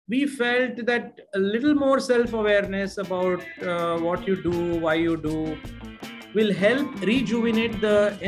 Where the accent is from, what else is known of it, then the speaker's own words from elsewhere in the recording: India; moved away as an adult; I grew up in India.